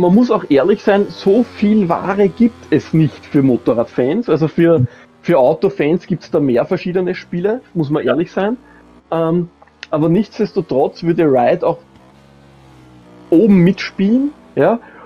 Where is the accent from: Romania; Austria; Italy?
Austria; als Österreicher